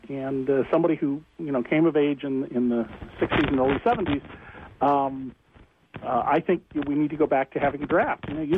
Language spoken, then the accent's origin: English; Santa Cruz, California, United States; And James, who's from my hometown, Santa Cruz, raises a very good question.